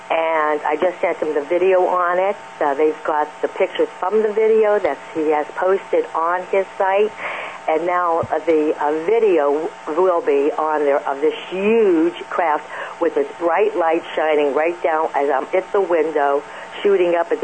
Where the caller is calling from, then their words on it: California, United States; I'm calling from California.